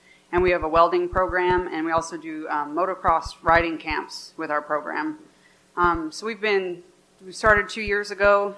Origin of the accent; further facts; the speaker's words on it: Canada; now in Austin, United States; So, like you said, I live in Austin, Texas. I came to Austin from Canada about 6 years ago.